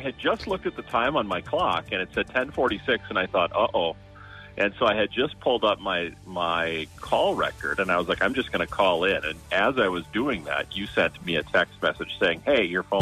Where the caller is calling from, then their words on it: Eau Claire, Wisconsin, United States; I'm calling from Eau Claire, Wisconsin.